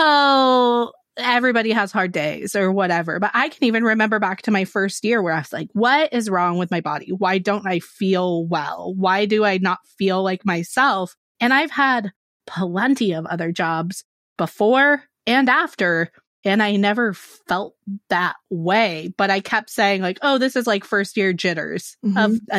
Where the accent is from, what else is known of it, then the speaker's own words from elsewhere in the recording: California, United States; Yeah, California, so same.